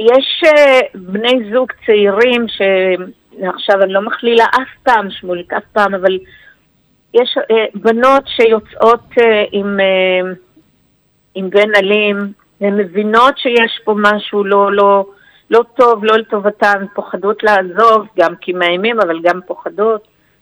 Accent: Northern District, Israel; אני גדלתי פה בגליל העליון, ניצה ברית

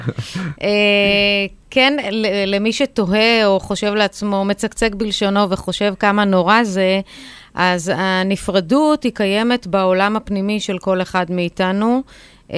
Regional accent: Iran; בכל זאת אני פרסייה.

